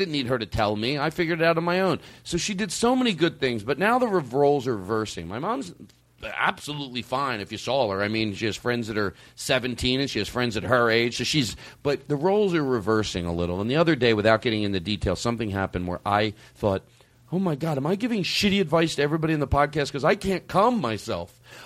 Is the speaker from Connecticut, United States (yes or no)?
no; Philadelphia, Pennsylvania, United States; Well, I grew up in Philadelphia. When you leave from the airport, when you go to where you have to go, you pass refineries, oil tanks.